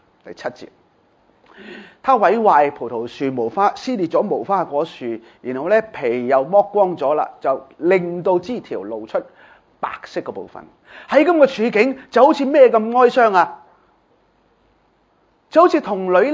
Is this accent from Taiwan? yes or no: no; Guangdong, China; 那我们广东人呢当然没有头抽啦